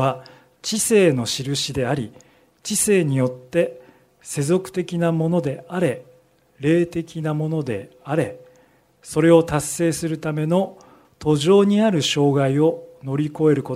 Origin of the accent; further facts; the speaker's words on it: Kagoshima, Japan; born there; 私は鹿児島県で生まれました。